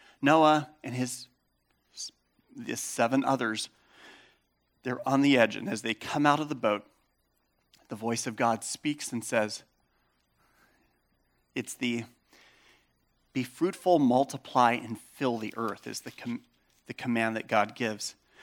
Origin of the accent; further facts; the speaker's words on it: Chico, California, United States; also born or lived in Bay Area, United States; I grew up in Chico as a boy, lived in the Bay Area in high school.